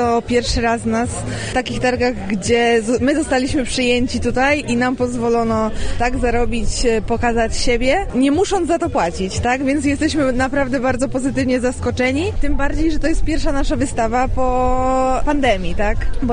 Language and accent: Polish; Rososza, Łódź Voivodeship, Poland; Jesteśmy z okolic Łasku, dokładnie z Rososzy.